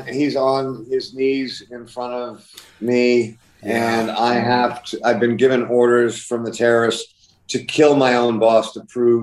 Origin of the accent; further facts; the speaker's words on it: Canada; as a Canadian